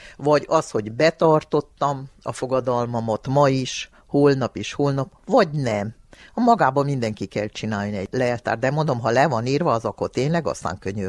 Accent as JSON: {"language": "Hungarian", "town": "Korond", "region": "Harghita", "country": "Romania", "tie": "born or raised there", "said": "Igen, én koronnak abba felében nőttem föl, gyermekeskedtem, ahol toplászok voltak, nem fazakasok"}